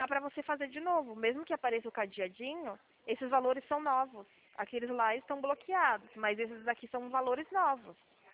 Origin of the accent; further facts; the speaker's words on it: Sorocaba, São Paulo, Brazil; eu sou aqui de Sorocaba.